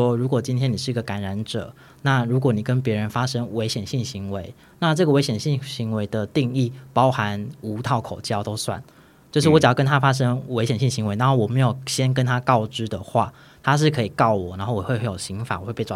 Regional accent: Tainan, Taiwan; 因为我是台南人，所以我也是回家的时候在市区闲晃，

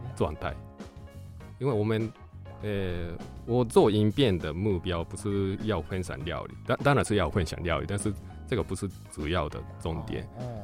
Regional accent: Japan; 因为我是日本人，所以就给台台听

